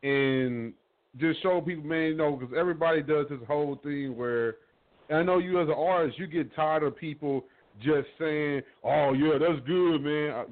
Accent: Fort Worth, Texas, United States; oh, man, you from Dallas? No, I'm from Fort Worth.

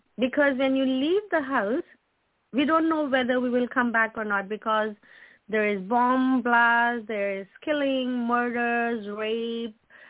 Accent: Pakistan; English is a second language; moved away; My forefathers are Christian, and they're believers, and I'm born and brought up in Pakistan. I left Pakistan in 2000.

